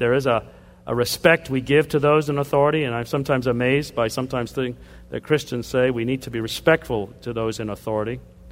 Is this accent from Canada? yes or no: yes; Canada; I am a Canadian.